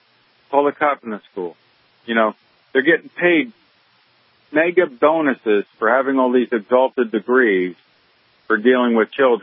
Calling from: South Carolina, United States; Okay, now this, you know, I'm calling from South Carolina.

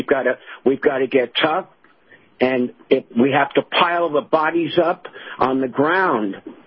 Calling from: Palm Springs, California, United States; I'm calling from Palm Springs, California.

